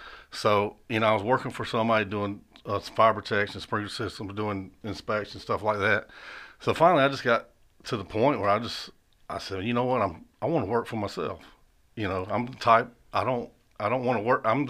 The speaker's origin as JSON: {"language": "English", "town": "East Point", "region": "Georgia", "country": "United States", "tie": "born or raised there", "also_born_or_lived": "Fairburn", "said": "Well, I grew up in East Point. I've lived there practically all my life. Up until I was 14, well, not all my life, but until I was 14, then I moved to Fairburn out to the country with my dad."}